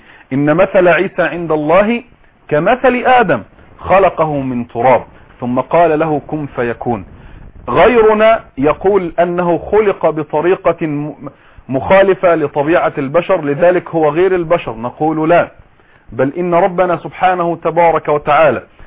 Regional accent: Egypt; أن أعزي نفسي كمصري

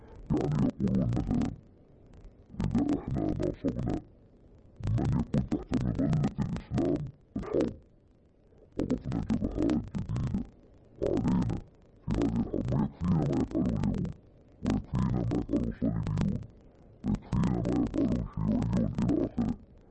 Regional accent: Saudi Arabia; عندنا في السعوديه

